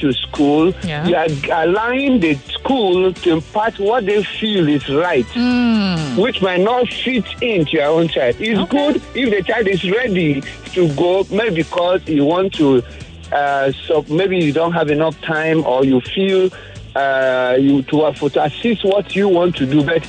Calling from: Lekki, Lagos, Nigeria; I'm calling from Lekki Nation, Nigeria.

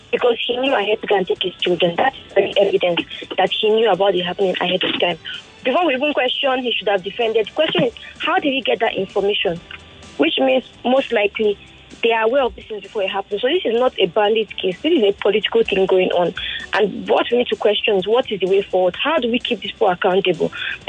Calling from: Lagos, Nigeria; I'm calling from Lagos.

